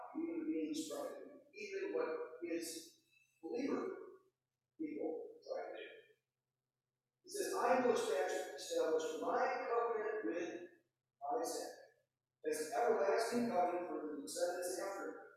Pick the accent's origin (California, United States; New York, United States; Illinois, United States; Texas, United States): Illinois, United States; Chicago; unfortunately, I'm from Chicago, and I say, really?